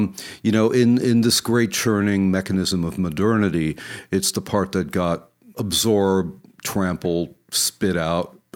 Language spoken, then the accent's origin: English; Belgium; I'm from Belgium, but, you know, it's a shared culture in many, many ways.